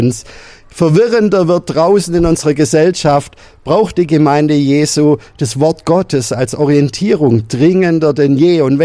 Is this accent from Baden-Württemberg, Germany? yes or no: yes; Baden-Württemberg, Germany; accent: Swabian; ich komme aus dem Schwabenland, hört man mir sicher an. Weil im Schönbuch ist der Ort, wo ich wohne, das liegt so zwischen Böblingen und Tübingen. Und ich bin da in der evangelischen Kirchengemeinde aktiv